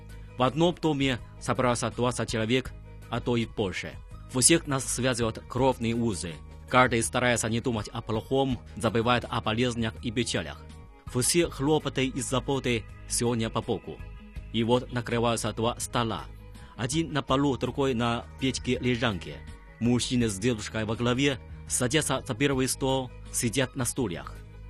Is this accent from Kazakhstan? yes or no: no; Wangjia Wobu, Heilongjiang, China; Мое родное село Вангзя-Уобу расположено на северо-востоке страны в провинции Хэлунцзян.